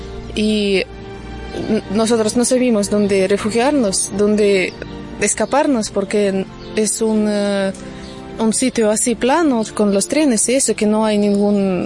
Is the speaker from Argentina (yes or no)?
no; Berdyansk, Zaporizhzhia Oblast, Ukraine; Spanish is a second language; moved away as an adult; also born or lived in Kyiv; Soy de Ucrania, de una ciudad chiquitita que está al lado de Mariupol, de Donbass, que está al lado de Rusia, de Berdyansk. Ahí viví unos 8 años, pero justo antes de la guerra, no sé, unos 4 meses, nos mudamos a Kiev, a capital de Ucrania.